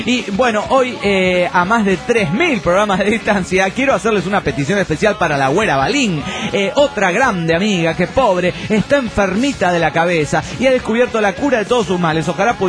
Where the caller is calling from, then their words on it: El Bolsón, Río Negro, Argentina; del Bolsón, Argentina.